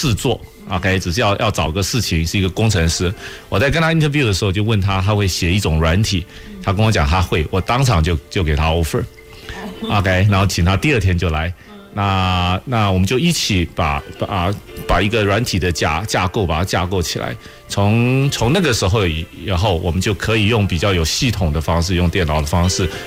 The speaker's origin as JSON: {"language": "Chinese", "country": "Taiwan", "tie": "born or raised there", "moved": "as an adult", "said": "因为台湾呢虽然是一个我熟悉的环境，我从小在那里长大一直念到大学"}